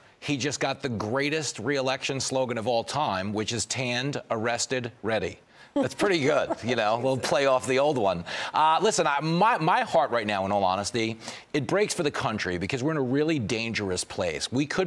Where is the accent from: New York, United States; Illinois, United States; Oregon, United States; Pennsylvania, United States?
New York, United States; as a New Yorker, we're watching such a brazen disregard for the well-being of women